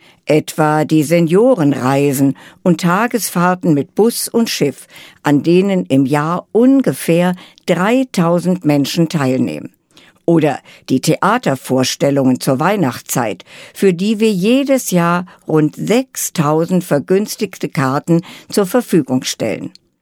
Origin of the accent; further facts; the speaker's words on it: Frankfurt, Hesse, Germany; born there; Als geborene Frankfurterin freue ich mich noch immer